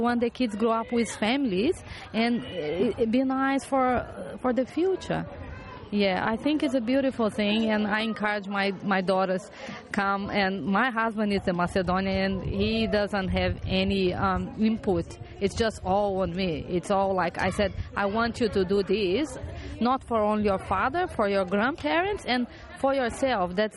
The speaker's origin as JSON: {"language": "English", "country": "Brazil", "first_language": "Portuguese", "second_language": "English", "said": "a Macedonian background, and I am Brazilian. I come from Brazil, so it's a bit of mixture. We speak Portuguese in my country"}